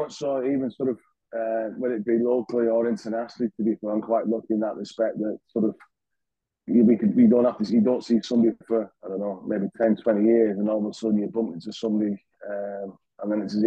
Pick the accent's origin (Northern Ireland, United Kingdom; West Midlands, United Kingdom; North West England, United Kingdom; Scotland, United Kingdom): North West England, United Kingdom; St Helens; So I'm a St Helens boy, born and bred in St Helens with very much strong Welsh ancestry.